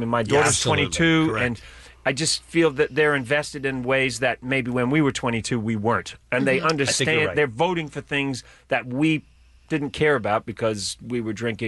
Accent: New Zealand; You know, I come from New Zealand

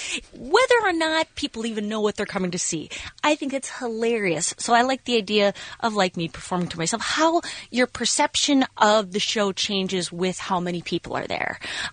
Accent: Minnesota, United States; born there; I was born in Minnesota, northern Minnesota, where there wasn't a lot of chit chat back and forth.

